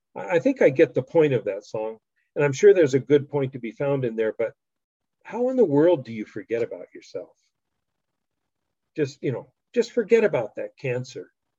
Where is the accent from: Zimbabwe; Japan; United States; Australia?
Japan; I was born in Japan and I grew up there. I lived on Honshu, where the Olympics are being held right now. And I lived on Okinawa and I've lived on the island of Hokkaido